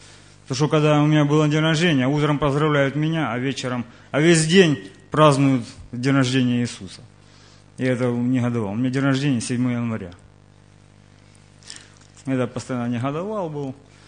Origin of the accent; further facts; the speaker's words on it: Donetsk Oblast, Ukraine; Сейчас я приехал из Конюской, а родом я с Украины, Донецкая область.